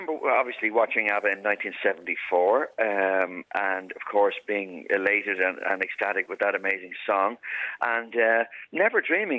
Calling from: Dublin, Leinster, Ireland; I'm ringing you from the Sugar Club in downtown Dublin today

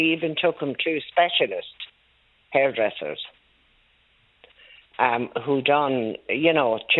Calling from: Leinster, Ireland; I'm calling from County Laois.

